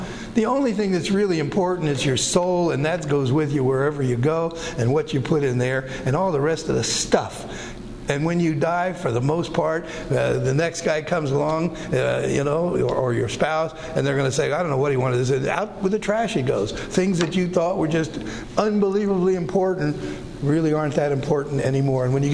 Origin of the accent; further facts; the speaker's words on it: Pennsylvania, United States; She was from Oregon. I was from Pennsylvania, and we met in California.